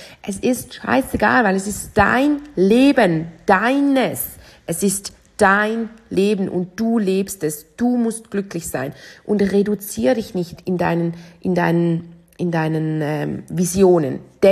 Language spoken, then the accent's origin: German; Switzerland; Das ist das Gleiche mit bei uns in der Schweiz, ist man ja ab 100.000 mehrwertsteuerpflichtig.